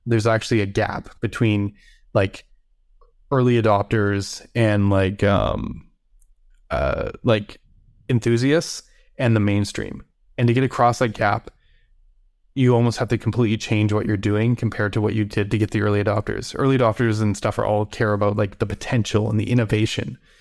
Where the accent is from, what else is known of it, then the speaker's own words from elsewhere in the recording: Vancouver, British Columbia, Canada; now in United States; I'm from Vancouver, BC, even though now I'm in California, and we had like the mountains, the coastal mountains and stuff, and we'd always kind of venture into those every week.